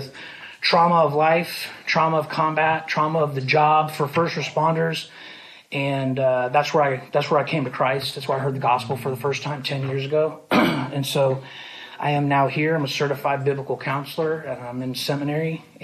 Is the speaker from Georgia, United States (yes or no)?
no; California, United States; I am from California. I'm a retired Marine.